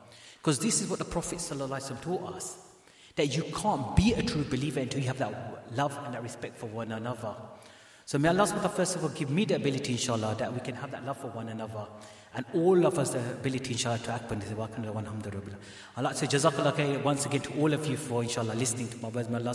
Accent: Canada; now in United States; And that's when I realized that as a Canadian in America

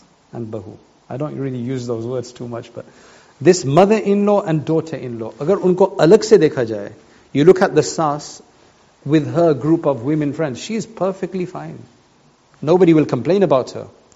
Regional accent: England, United Kingdom; born there; I was born in England. What is my culture? I'm supposed to be Gujarati.

